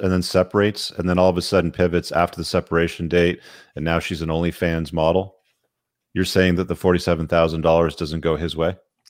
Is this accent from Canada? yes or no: yes; Canada; I'm a Canadian